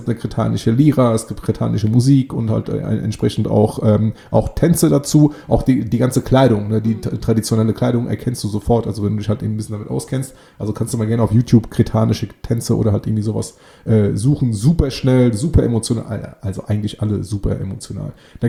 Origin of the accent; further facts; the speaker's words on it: Greece; wo ich herkomme, Nordwestgriechenland